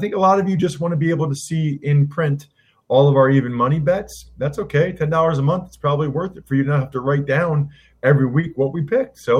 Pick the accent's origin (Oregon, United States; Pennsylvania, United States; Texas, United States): Pennsylvania, United States; Wyomissing; I knew some Pearl Mutters growing up in Wyomissing